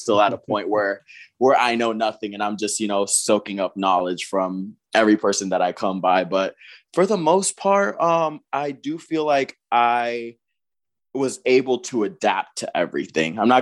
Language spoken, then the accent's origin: English; Pompano Beach, Florida, United States; also born or lived in San Juan, Puerto Rico / Las Vegas, United States; I actually grew up in Pompano Beach, Florida. I was born in San Juan, Puerto Rico, but my dad and my mom wanted to give us a better life. So we moved out to Vegas till I was about 9 years old.